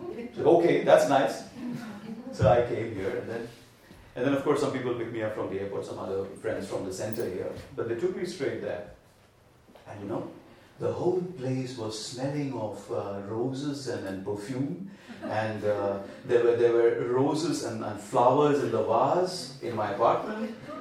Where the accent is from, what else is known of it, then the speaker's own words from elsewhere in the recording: India; For us, you know, we grew up in India, yeah, that's how it is.